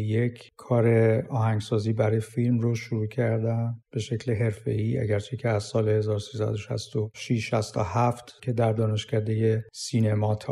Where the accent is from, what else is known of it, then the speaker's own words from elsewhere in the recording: Iran; moved away; بعدم سفر پیش اومد و من از ایران مهاجرت کردم